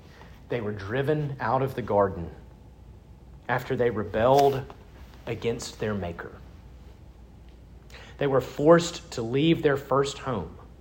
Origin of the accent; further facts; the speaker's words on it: Starkville, Mississippi, United States; I grew up in Starkville, just a couple hours down the road. But I haven't lived there since 2009.